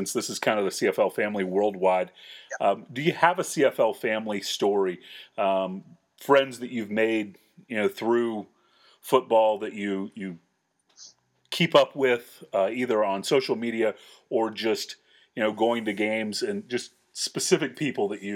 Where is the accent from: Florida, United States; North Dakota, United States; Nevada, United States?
Florida, United States; also born or lived in Gainesville; now in Knoxville, United States; Well, I'm a huge Tim Tebow fan. I grew up in Florida. I was actually born in Gainesville, so.